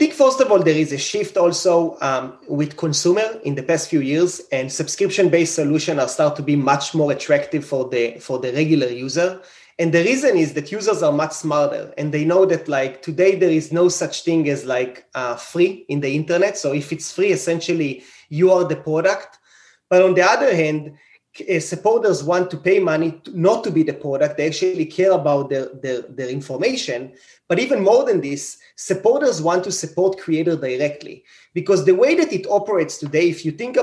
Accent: Israel; English is a second language; moved away as an adult; So I grew up in Israel. I'm an engineer in my occupation, and I moved there about 8 years ago.

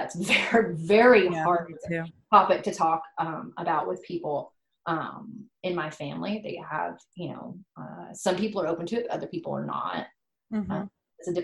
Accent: Southern United States, United States; I mean, I am from the South. I was raised in a, you know, Church of Christ household. My grandfather was a preacher

